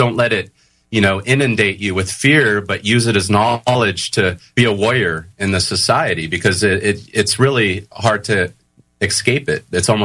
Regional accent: California, United States; growing up in Southern California in not the greatest of neighborhoods.

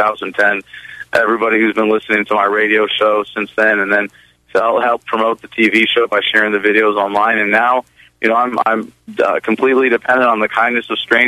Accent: New Mexico, United States; I was endorsed by Ron Paul in my home state of New Mexico.

